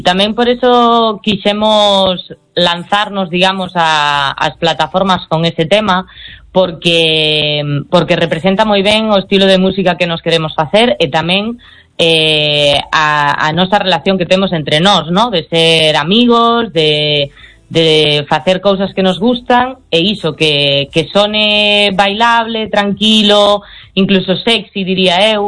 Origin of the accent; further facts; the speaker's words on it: Santiago de Compostela, Galicia, Spain; coñecémonos de aquí de toda a vida de Santiago